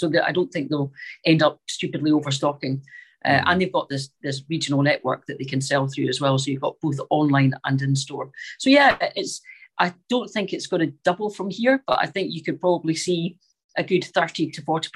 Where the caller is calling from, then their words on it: Scotland, United Kingdom; And I'm speaking from Scotland, and they're pretty much on every high street in Scotland